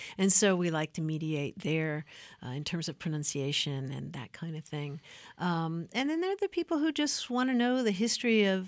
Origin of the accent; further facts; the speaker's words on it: Kentucky, United States; I mean, he lived in New York City for many, many years, and I grew up in Kentucky.